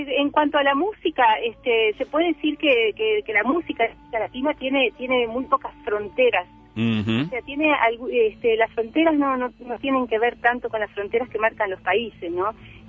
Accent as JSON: {"language": "Spanish", "region": "Paysandú", "country": "Uruguay", "said": "yo soy de Paysandú, entonces recojo mucho la tradición de la música litoraleña."}